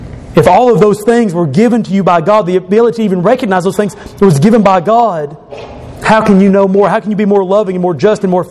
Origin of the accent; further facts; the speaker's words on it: Knoxville, Tennessee, United States; born there; I was born in Knoxville, Tennessee in 1981.